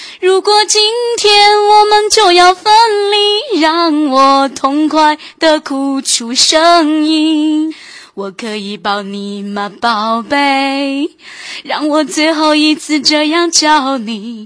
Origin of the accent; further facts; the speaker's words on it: Sichuan, China; 我呢是来自于四川的